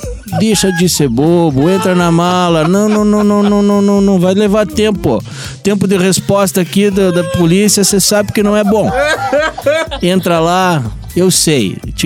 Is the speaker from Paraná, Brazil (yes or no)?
yes; Paraná, Brazil; Eu sou do Paraná, mas eu acho que o meu pai deve ser gaúcho.